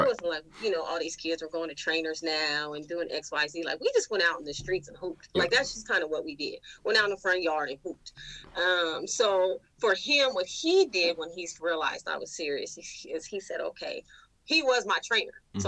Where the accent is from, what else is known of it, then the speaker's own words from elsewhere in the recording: Sacramento, California, United States; hello, I grew up in the South Sac. You know what I mean? I went to school, my elementary school years and middle school years in South Sac.